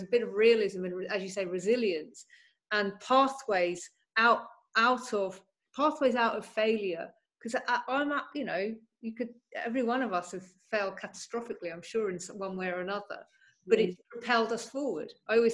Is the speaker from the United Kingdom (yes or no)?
yes; Bristol, South West England, United Kingdom; I lived in the middle of the countryside. You had to get on a bus. You went to the city. My city was Bristol, so I grew up in the West Country